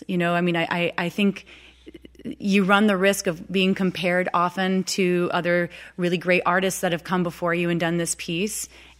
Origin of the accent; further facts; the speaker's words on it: Danby, Vermont, United States; My hometown is Danby, Vermont, so not too far away.